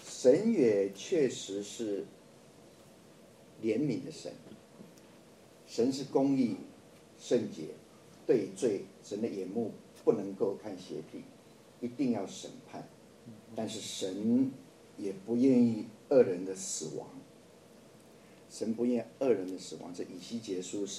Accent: China; 我们中国人取名字也有什么

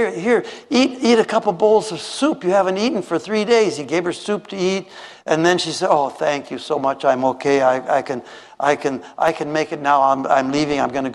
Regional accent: Minnesota, United States; I come from Minnesota. It's cold snow.

